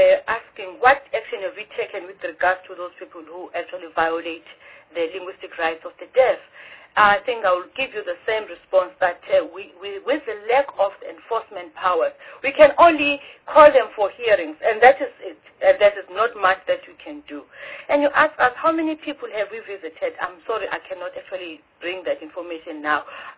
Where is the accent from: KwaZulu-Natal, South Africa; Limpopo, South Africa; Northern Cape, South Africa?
KwaZulu-Natal, South Africa; I come from KwaZulu-Natal, and in my previous life, I was at a college of education